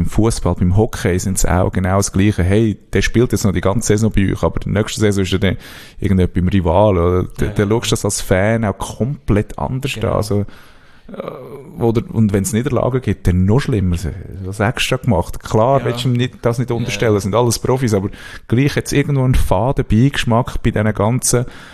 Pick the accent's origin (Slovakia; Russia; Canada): Canada; Ja, als Kanadier, ja.